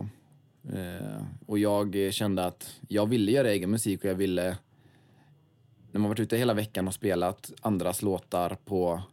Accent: Svenljunga, Västra Götaland County, Sweden; Ja, det ligger neråt. Det ligger 3 mil söder om Borås.

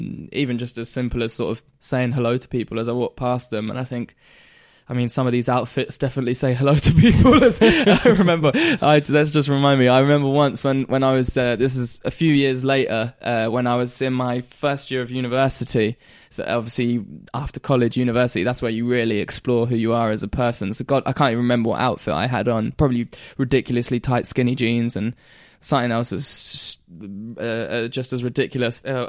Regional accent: London, United Kingdom; even just through acting or just growing up in London and stuff

